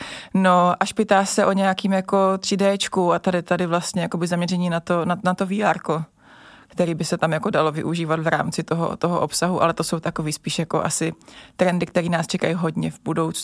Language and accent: Czech; Brno, South Moravian Region, Czechia; now in Prague, Czechia; přijela jsem z Brna do Prahy, kde nejezdí šaliny